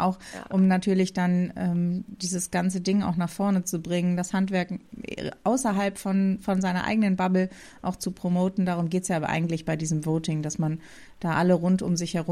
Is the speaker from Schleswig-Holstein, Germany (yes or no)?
no; North Rhine-Westphalia, Germany